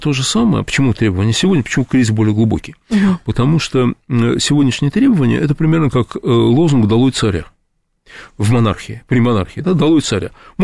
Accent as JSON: {"language": "Russian", "region": "Moscow", "country": "Russia", "said": "я москвич, да, я живу в Москве."}